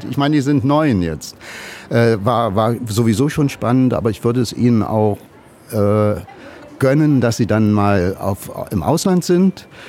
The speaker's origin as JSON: {"language": "German", "town": "Naumburg", "region": "Saxony-Anhalt", "country": "Germany", "tie": "born there", "said": "Ich war gerade in Naumburg, in meiner Geburtsstadt"}